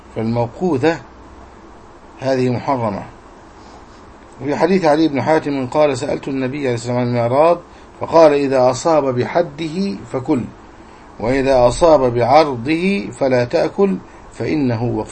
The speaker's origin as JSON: {"language": "Arabic", "country": "Egypt", "said": "منتشرة عندنا في مصر"}